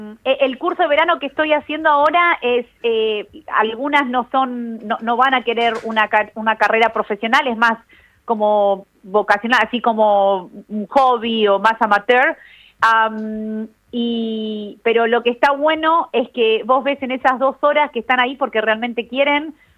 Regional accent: Argentina; tengo una historia, soy argentina

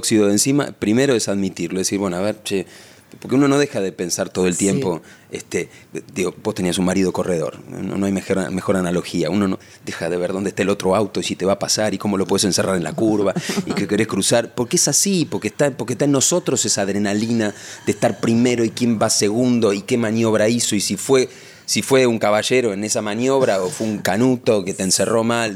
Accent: Florida, Buenos Aires Province, Argentina; Yo nací acá en Buenos Aires, en Capital, y después, cuando mi vieja se separó, nos fuimos a vivir a Florida, en Vicente López, a la casa de mi abuela.

